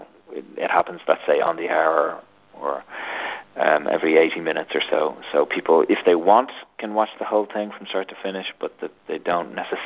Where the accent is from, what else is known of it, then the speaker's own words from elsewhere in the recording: Ireland; moved away as an adult; also born or lived in London / New York; You know, I grew up in Ireland and I lived in London for 10 years. I lived in New York for a year